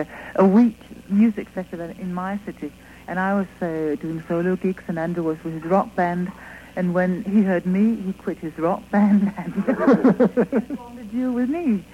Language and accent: English; Denmark; English is a second language; I'm a foreigner, you might not understand me very well, so I'll just repeat it. So that is 1-800, I'm from Denmark